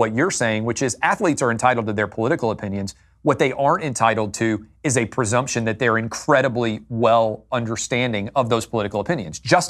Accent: Nashville, Tennessee, United States; He took us to an NFL game when I grew up in Nashville, the Tennessee Titans played.

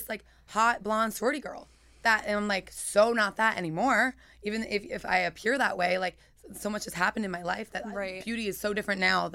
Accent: Philadelphia, Pennsylvania, United States; I'm from Philly, Pennsylvania, and I didn't know enough about the dance industry in the commercial world out in LA.

